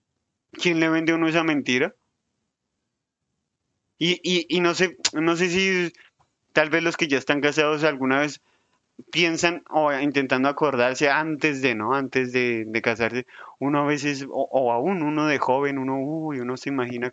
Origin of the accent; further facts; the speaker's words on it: Colombia; yo también soy colombiano